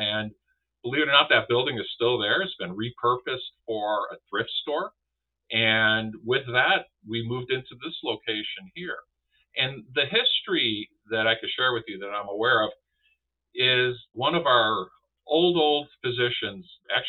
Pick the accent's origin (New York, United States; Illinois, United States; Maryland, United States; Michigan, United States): New York, United States; I come from New York, so therefore, you know, I see things a little differently. It took me a while to get out of that New York mode.